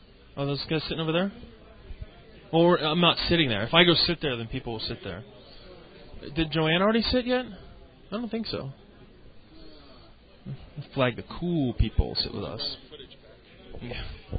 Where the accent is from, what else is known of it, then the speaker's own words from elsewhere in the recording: Texas, United States; Born and raised in Texas.